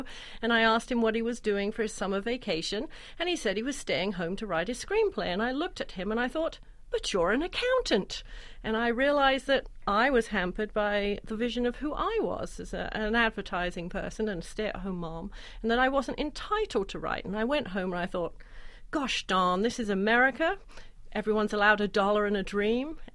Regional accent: England, United Kingdom; when I was growing up in England

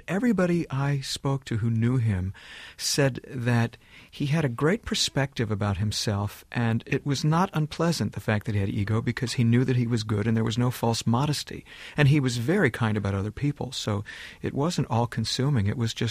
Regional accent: Columbus, Ohio, United States; now in Los Angeles, United States; I had moved to Los Angeles from my hometown of Columbus, Ohio.

